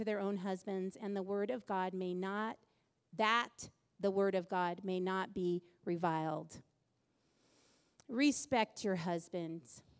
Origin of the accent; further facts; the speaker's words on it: California, United States; now in Utah, United States; I'm from California. I loved the state of California. I wanted to live back in California. We got married and Dane moved me to Utah of all places.